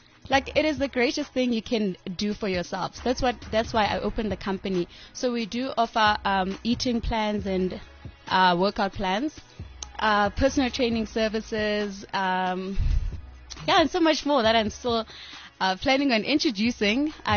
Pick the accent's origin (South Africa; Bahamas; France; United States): South Africa; Butterworth, Eastern Cape; I am from the Eastern Cape. Grew up in a small village, Kwandabakazi, in Butterworth, Ekuwa.